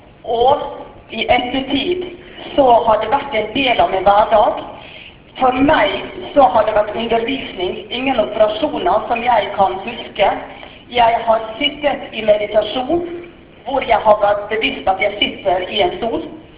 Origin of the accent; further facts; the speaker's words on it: Western Norway, Norway; born there; jeg er født på Vestlandet